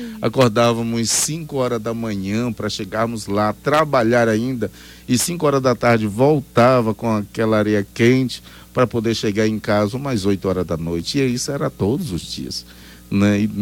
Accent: Itapecuru-Mirim, Maranhão, Brazil; Então, eu sou do estado do Maranhão, numa cidade chamada Itapecurumirim.

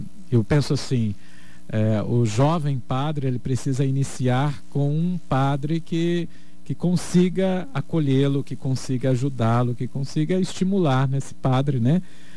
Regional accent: Eldorado, Mato Grosso do Sul, Brazil; now in Dourados, Brazil; eu sou de Eldorado. Na época, uma só diocese, né? Hoje é da diocese de Naviraí, mas toda a minha família, hoje, enfim, há anos, eu moro em Dourados, né?

